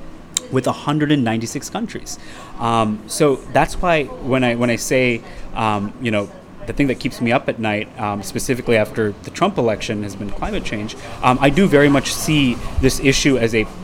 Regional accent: United States; My parents are were both born and brought up in India, and I had the privilege of being born and brought up in the United States, and I did nothing to deserve, the fact that I was born and brought up in a developed country

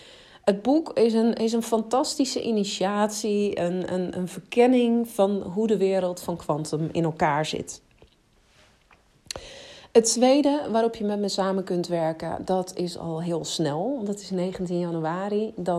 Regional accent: Netherlands; oh, wat zijn wij Nederlanders, Belgen trouwens ook, goed in het onderdrukken van onze ware verlangens

